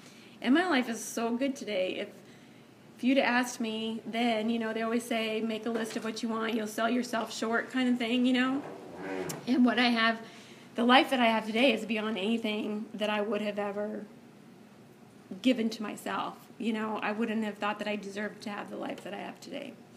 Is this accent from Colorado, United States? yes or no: yes; Denver, Colorado, United States; growing up in Denver, I would often take the bus downtown with one of my girlfriends and we'd wander 16th Street Mall